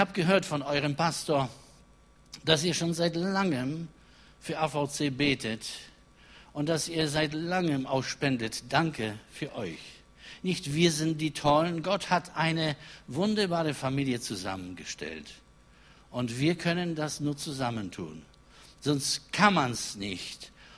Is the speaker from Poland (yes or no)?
yes; Poland; German is a second language; Wir kommen ursprünglich aus Polen, das merkt ihr wahrscheinlich.